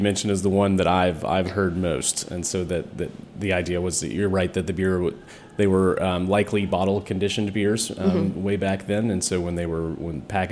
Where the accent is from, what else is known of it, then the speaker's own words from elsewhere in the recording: Tennessee, United States; moved away as an adult; now in Washington, United States; Yeah, I grew up in East Tennessee, mm-hmm. went to school in Nashville, and then moved up here chasing a girl right after undergrad.